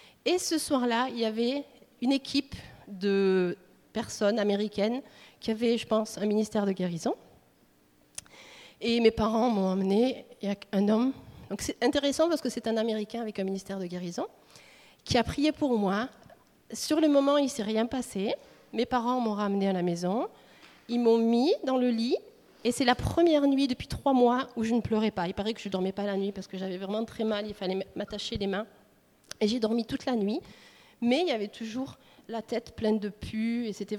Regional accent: Nîmes, Occitanie, France; born there; parce que je suis née à Nîmes, je suis du Sud

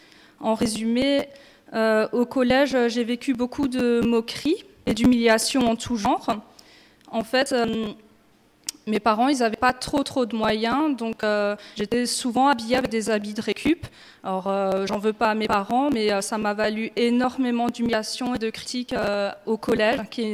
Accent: Grand Est, France; Alors moi, j'ai grandi dans le Bas-Rhin. Mon père était garde forestier et du coup, j'ai habité dans une maison forestière paumée dans un village perdu au milieu de la forêt.

